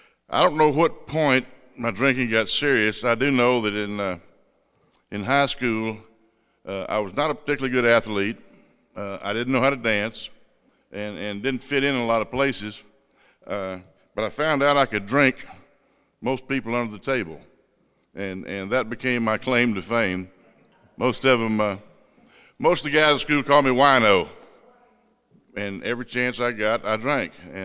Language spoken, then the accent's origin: English; Louisiana, United States; also born or lived in Texas; I was born in Texas, moved to Louisiana as a young child, and raised in a Southern Baptist family, which is a breeding ground for a lot of us alcoholics.